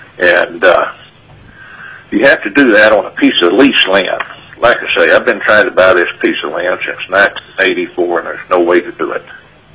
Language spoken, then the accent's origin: English; Anchorage, Alaska, United States; Yes, I'm from Anchorage. I had to fly for a meeting today. I'm from Anchorage.